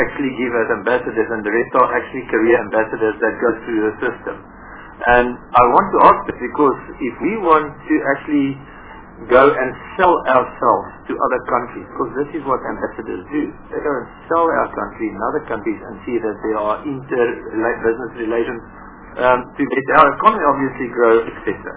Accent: South Africa; I think to be an ambassador in a country is most probably one of the most important tasks as a South African in another country.

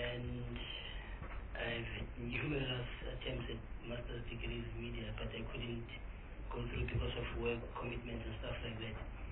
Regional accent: Soweto, Gauteng, South Africa; I am from Soweto. I was born and bred there.

